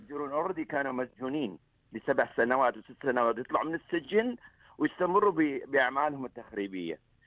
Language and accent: Arabic; Iraq; أنا عندنا بالعراق من أشوف البرنامج